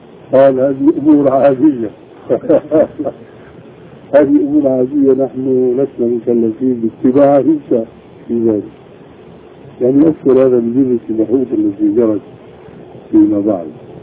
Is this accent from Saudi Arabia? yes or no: no; Syria; اليوم مثلا عندنا في الشام ثم رتيبة من الأذان لابد أن يكون له من خاتمة